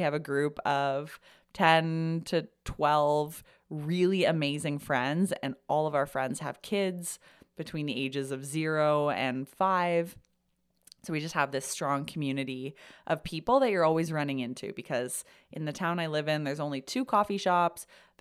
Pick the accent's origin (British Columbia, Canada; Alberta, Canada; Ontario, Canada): Ontario, Canada; Kitchener; moved away as an adult; now in Toronto, Canada; We were born in a town about an hour outside of Toronto. I was from Kitchener.